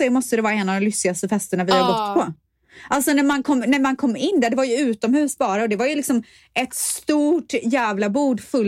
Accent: Borås, Västra Götaland County, Sweden; Ja, men jag är från Borås och där säger vi midsommar.

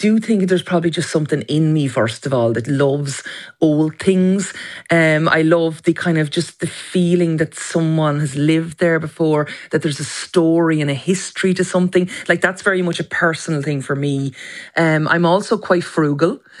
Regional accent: Carnew, Leinster, Ireland; it's in my hometown of Carnew in County Wicklow.

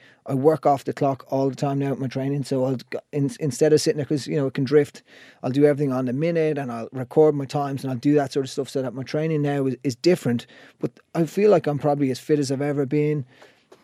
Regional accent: Roundwood, Leinster, Ireland; I grew up in Roundwood, up in the highest village in Ireland, and a lot of our family would have been farmers and stuff like that.

